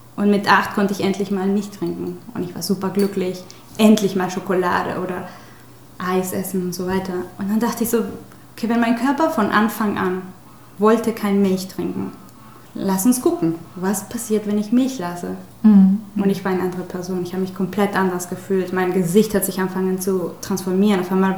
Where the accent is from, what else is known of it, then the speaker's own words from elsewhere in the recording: Mexico; Und als Mexikaner, die mexikanische Kultur, wir essen sehr gerne